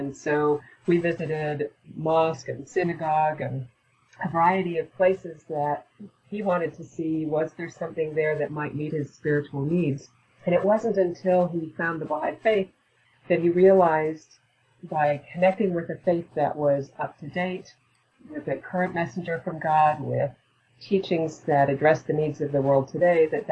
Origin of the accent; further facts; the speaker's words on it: Canada; moved away as an adult; also born or lived in Edmonton, Canada / British Columbia / Saskatchewan / Ontario; now in Ohio, United States; I was born in Edmonton, Alberta, Canada, and then went to a couple of different places in British Columbia, then to Saskatchewan, and then to Ontario. And at the age of 19, then came down to Ohio in the United States.